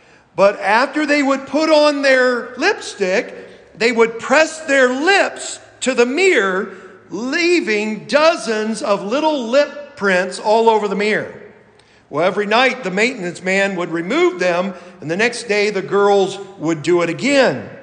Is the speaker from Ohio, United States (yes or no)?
yes; Kettlersville, Ohio, United States; going all the way back when I was a kid and teenager in church growing up in Kettlersville.